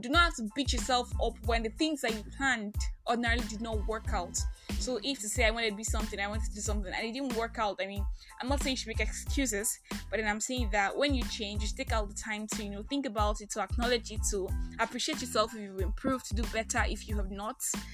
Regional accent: Nigeria; Hi, pod humans of Just Talk, I am that Nigerian Christian talkaholic, and this is Just Talk.

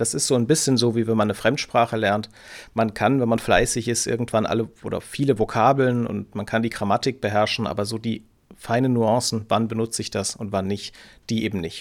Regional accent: West Germany, Germany; Ich war 16, als die Mauer gefallen ist, und in meiner Kindheit und Jugend, ich bin in Westdeutschland aufgewachsen, war die Vorstellung, dass ich mal im schönen Magdeburg berufstätig sein könnte, überhaupt nicht auf der Tagesordnung.

